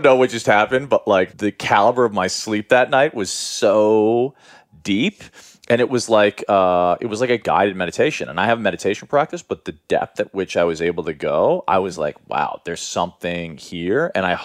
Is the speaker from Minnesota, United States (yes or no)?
no; Chicago, Illinois, United States; Because I grew up in Chicago